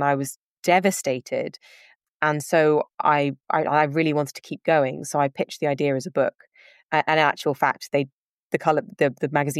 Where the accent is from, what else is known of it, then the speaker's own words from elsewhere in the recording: London, United Kingdom; And so I grew up in London and I went to day school.